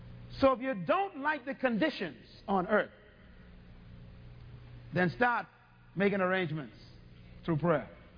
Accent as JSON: {"language": "English", "country": "Bahamas", "said": "I was from the Bahamas and my pigmentation was beautiful and everything, you know."}